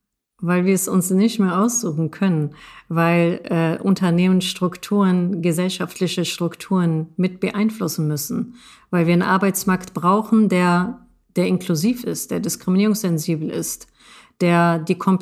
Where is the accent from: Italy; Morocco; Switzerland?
Morocco; Ich bin Marokkanerin, also marokkanische Herkunft. Ich trage den Hijab, also auch religiöse Sichtbarkeit. Und ich bin eine Frau.